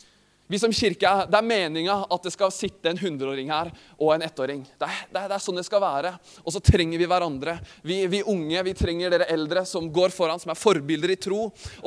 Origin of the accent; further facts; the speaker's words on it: Øyer, Innlandet, Norway; Jeg er fra Øyer.